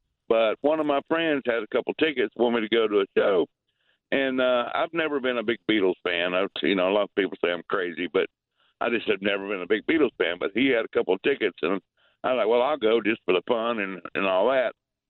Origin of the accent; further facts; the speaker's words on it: Alabama, United States; also born or lived in West Palm Beach, Florida; I actually was born and raised in Alabama, but I lived in West Palm Beach, South Florida for about 20 years when I was growing up